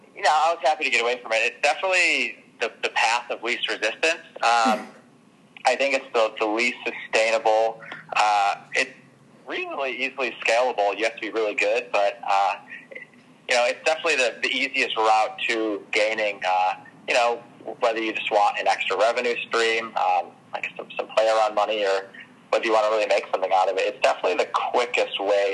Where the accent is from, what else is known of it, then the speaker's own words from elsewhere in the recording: Chicago, Illinois, United States; So I grew up in Chicago, as you know, Gabby.